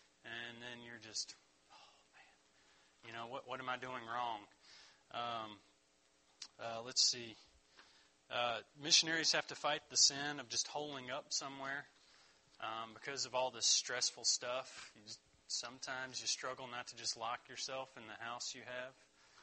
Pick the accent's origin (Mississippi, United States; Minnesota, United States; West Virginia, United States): West Virginia, United States; born there; I was born in West Virginia.